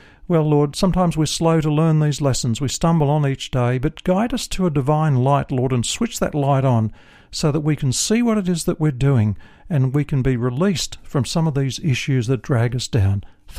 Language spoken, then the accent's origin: English; New South Wales, Australia; I was born in the Snowy Mountains area, and I've seen some of that rugged country that Banjo Paterson's poem depicts, and I was brought up on a farm in that area.